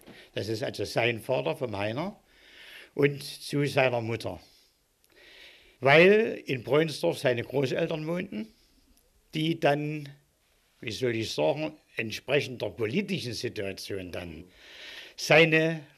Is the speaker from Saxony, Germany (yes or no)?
yes; Breunsdorf, Saxony, Germany; now in Limbach-Oberfrohna, Germany; Ich wohne jetzt in Limpe-Oberfrohna, bin gebürtiger Breunsdorfer und bin mit Heiner Müller in die Schule gegangen. Das heißt, wir haben 1935 das erste Schuljahr begonnen